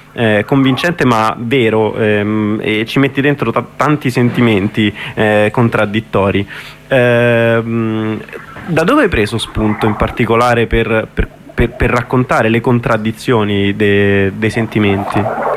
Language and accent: Italian; Rome, Lazio, Italy; comunque noi qua siamo di Roma